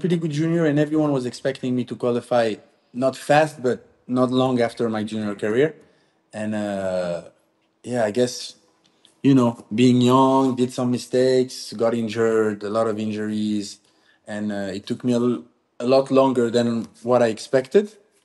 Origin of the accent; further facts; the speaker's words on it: Agadir, Souss-Massa, Morocco; Okay, so I grew up in Agadir. It's a city down south of Morocco.